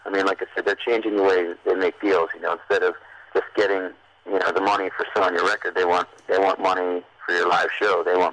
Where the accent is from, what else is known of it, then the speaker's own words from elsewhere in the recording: New York City, New York, United States; we are from New York City, and we consider ourselves a New York City band.